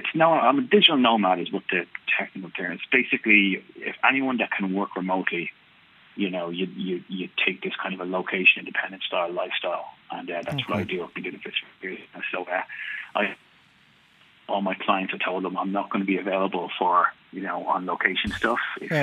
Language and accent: English; Dublin, Leinster, Ireland; I'm originally from Dublin. I'm originally from this area in Clondalkin, and my family still live here.